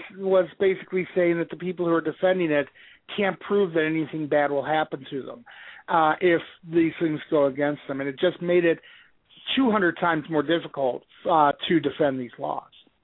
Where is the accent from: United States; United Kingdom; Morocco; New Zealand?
United States; Ohio; even governors in notoriously stupid governors like Kasich in my home state of Ohio here are saying